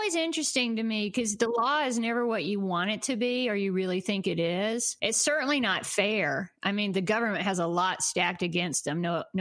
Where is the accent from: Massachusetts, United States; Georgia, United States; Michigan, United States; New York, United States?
Georgia, United States; Like, we would go on a trip to Florida, because we're from Georgia, so that's what a trip meant, go to the redneck Riviera.